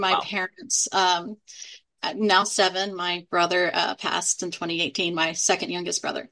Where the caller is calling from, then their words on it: Denton, Texas, United States; I am dialing in from Denton, Texas, which is in North Texas, right between Dallas and Fort Worth.